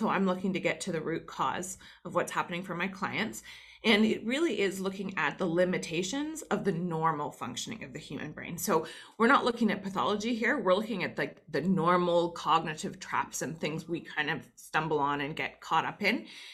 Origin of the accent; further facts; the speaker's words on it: Canada; accent: Canadian; I'm Canadian, so sometimes people hear my supposed Canadian accent, which to me sounds pretty normal, but I drop an A every now and then.